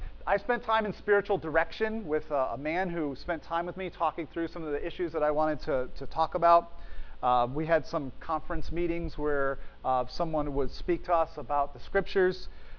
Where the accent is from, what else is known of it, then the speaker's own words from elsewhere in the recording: Wallingford, Connecticut, United States; now in Massachusetts, United States; I got to go to church in my hometown one Sunday, Wallingford, Connecticut. And about the time I moved here to Massachusetts